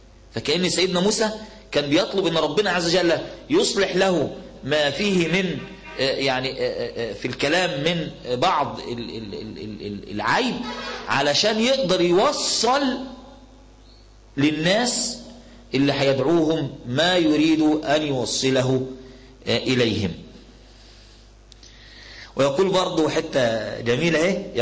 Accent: Alexandria, Alexandria Governorate, Egypt; كان أحد المشايخ عندنا في اسكندرية

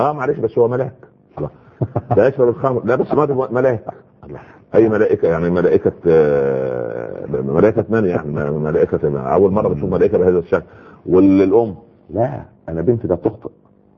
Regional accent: Upper Egypt, Egypt; حتى عندنا في الصعيد اسمه سخل برضه

